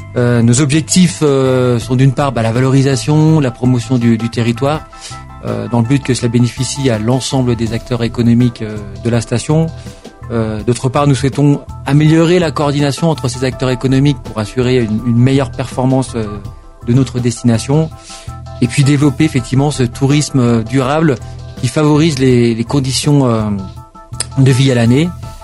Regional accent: Tignes, Auvergne-Rhône-Alpes, France; moved away as an adult; je suis natif de Tignes, hein, mon papa étant originaire du village englouti, donc j'ai passé toute mon enfance ici, une très belle enfance, jusqu'à mes 18 ans, et puis je suis parti étudier à Lyon, travailler sur Paris

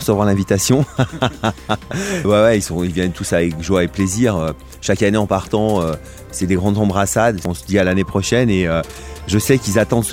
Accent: Grenoble, Auvergne-Rhône-Alpes, France; Moi, je suis grenoblois, vous savez, donc je suis entouré de massifs alpins.

